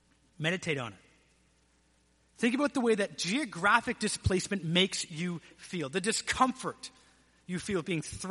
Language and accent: English; London, Ontario, Canada; now in United States; I was not born here. You may have heard some outs or abouts in this sermon. So I was raised in London, Ontario, Canada